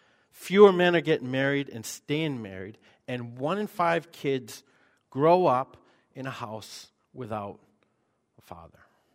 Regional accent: Maine, United States; So, I grew up in Maine, so I was in the woods all the time, hunting and all that stuff.

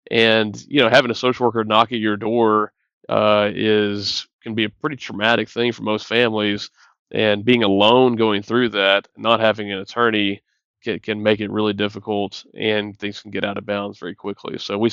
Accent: Houston, Texas, United States; Well, I was born in the Houston, Texas area. I've been a Texas guy, Texas boy, my whole life. And now live a little bit north of Austin, Texas.

